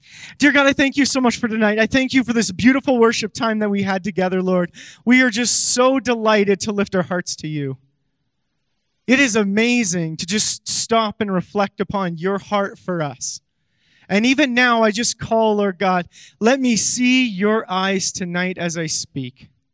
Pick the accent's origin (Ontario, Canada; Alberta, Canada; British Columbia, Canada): Alberta, Canada; Bruderheim; When I was a kid growing up, I grew up in Bruderheim. That was the small town that I lived in.